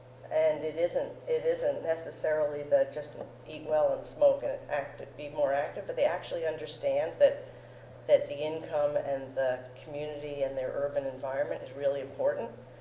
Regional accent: United States; now in Canada; I'm actually from the United States. I've lived in Canada for 25 years

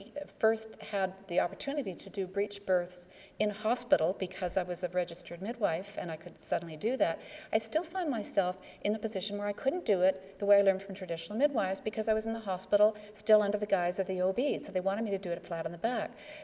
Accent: Canada; I'm Canadian

